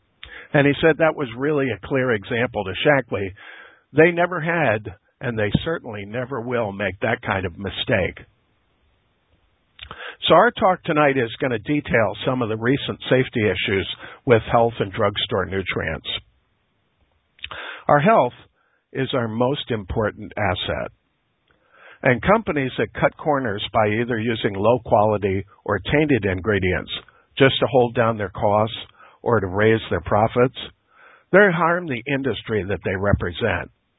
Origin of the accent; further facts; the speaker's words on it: LaGrange, Illinois, United States; I'm a chiropractor from LaGrange, Illinois, which is about 9 miles just due west of the Chicago Loop.